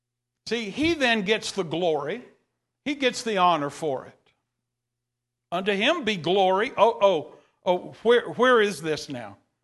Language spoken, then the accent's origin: English; Texas, United States; Now, I'm from East Texas, so it takes me a while.